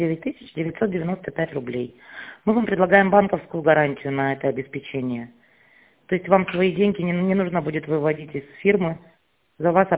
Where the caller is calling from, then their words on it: Irkutsk, Irkutsk Oblast, Russia; Мы из Иркутска.